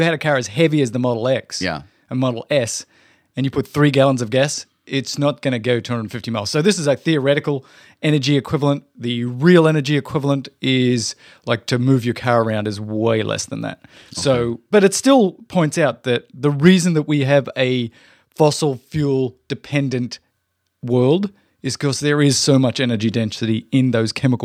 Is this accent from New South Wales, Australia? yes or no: no; Melbourne, Victoria, Australia; I'm from Melbourne. They're driving down the Monash Freeway. I used to drive that freeway all the time to go to university.